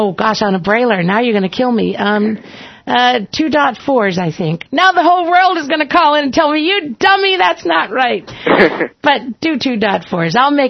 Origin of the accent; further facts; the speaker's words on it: Massachusetts, United States; All over Boston and all the way down to Worcester County.